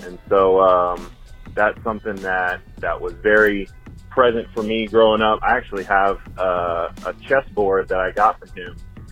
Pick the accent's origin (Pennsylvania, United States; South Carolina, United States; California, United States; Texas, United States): Texas, United States; What up, though? … I'm from Texas.